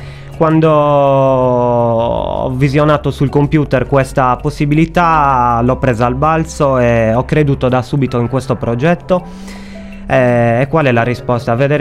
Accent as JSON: {"language": "Italian", "town": "Carbonia", "region": "Sardinia", "country": "Italy", "said": "Sì, io vengo da Carbonia, ho 26 anni"}